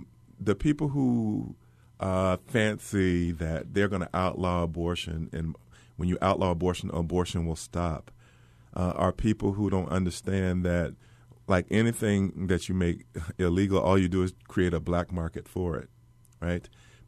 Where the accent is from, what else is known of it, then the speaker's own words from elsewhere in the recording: the South, United States; Growing up in the South, the older people, when they would see a civil rights setback, I remember hearing the older people say, in times like these, it's always been times like these.